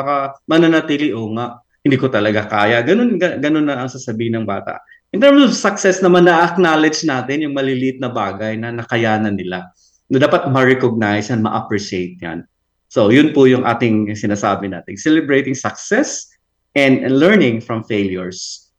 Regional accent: Leyte, Philippines; first language Cebuano; Tagalog is a second language; Mahirap because my first language is Cebuano, you know, my Cebuano. I'm from Leyte, so...

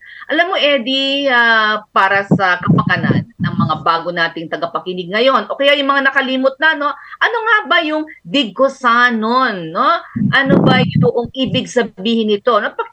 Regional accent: Ilocos Region, Philippines; ng UP Aliguyon Folklorists Incorporated, Tubong Pangasinan.

